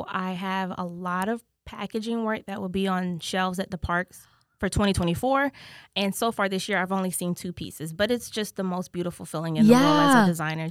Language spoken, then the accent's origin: English; Florida, United States; I am from South Florida, Broward County, to be exact.